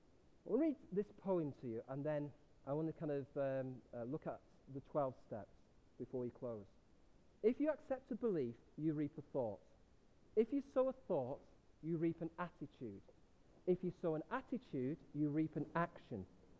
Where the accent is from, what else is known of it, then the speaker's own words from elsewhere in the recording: England, United Kingdom; I come from North Northern England, so they have to be very simple.